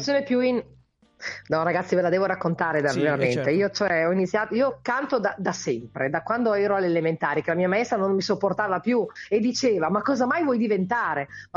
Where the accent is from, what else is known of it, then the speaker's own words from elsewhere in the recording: Castelnuovo di Sotto, Emilia-Romagna, Italy; Io esattamente sono della provincia di Reggio Emilia, Castelnuovo di Sotto, il mio paese di nascita.